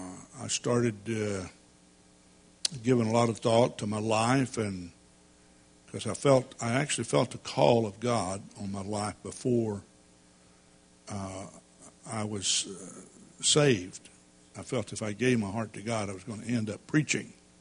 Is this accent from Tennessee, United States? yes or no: no; Texas, United States; I was brought up in East Texas in a pretty humble environment.